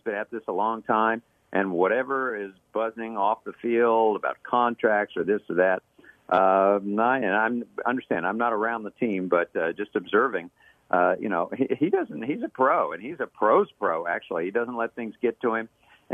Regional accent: Dallas, Texas, United States; I'm born and raised in Dallas.

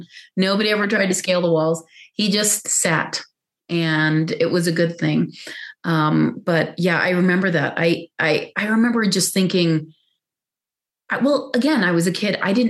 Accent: Pakistan; I grew up in Pakistan.

